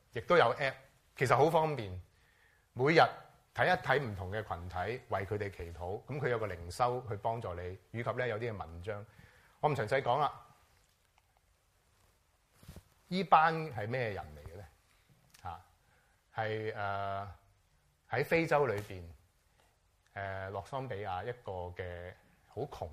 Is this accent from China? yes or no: yes; China; 我哋中國人都係咁樣信主，